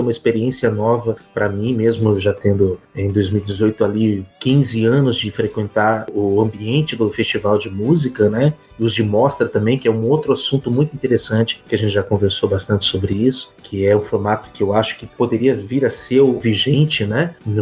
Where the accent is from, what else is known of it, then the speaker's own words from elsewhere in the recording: Ilha Solteira, São Paulo, Brazil; Pereira Barreto, que é aqui no interior do estado, pertinho da minha cidade natal, Ilha Solteira